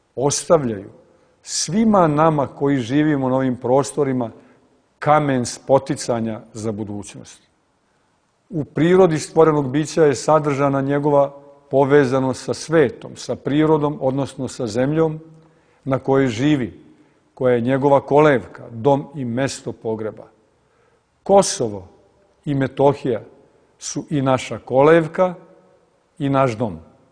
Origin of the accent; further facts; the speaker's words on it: Serbia; ali kao pravoslavni Srbi ne prećutkujemo ni zločine nad srpskim narodom u okolini Srebrenice.